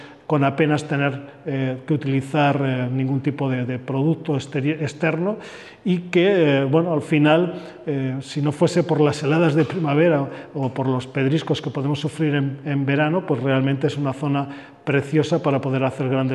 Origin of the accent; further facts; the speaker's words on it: Aragon, Spain; Soy de origen aragonés, pero he estado trabajando no solamente en Aragón, en Rioja, en otras partes de España